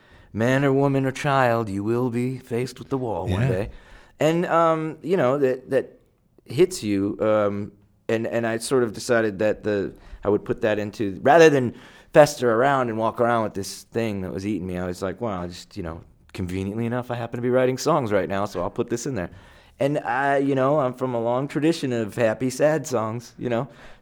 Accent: New Jersey, United States; So I thought to myself, well, me being an American kid from New Jersey, these guys were taking music from here and bringing it back over there

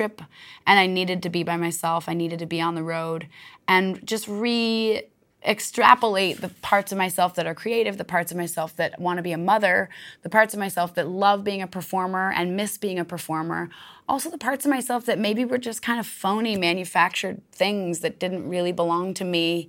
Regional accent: Waitsfield, Vermont, United States; we bought this farm in Vermont where I grew up. That's my hometown in Waitsfield, Vermont.

